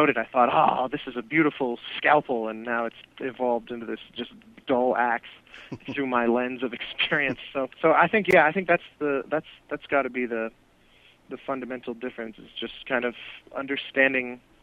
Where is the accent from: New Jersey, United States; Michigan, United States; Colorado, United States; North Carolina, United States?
Colorado, United States; Denver; moved away as an adult; I grew up in Denver, Colorado, mm-hmm. and, you know, it's not like the cultural capital of the world.